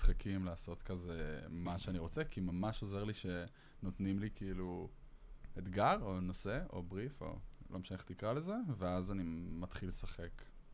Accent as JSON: {"language": "Hebrew", "town": "Karmiel", "region": "Northern District", "country": "Israel", "said": "כן, אנחנו מכרמיאל לחלוטין, שזה כזה בין הטבע לעיר"}